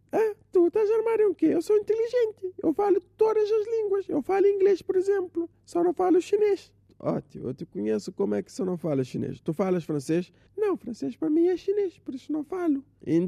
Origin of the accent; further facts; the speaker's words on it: Assomada, Santiago, Cape Verde; Ah, pois é, sou de Somada.